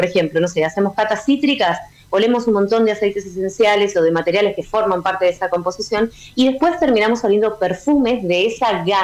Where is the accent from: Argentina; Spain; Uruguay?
Argentina; Pero el hilo conductor que hay entre Malvinas y yo es que soy argentina.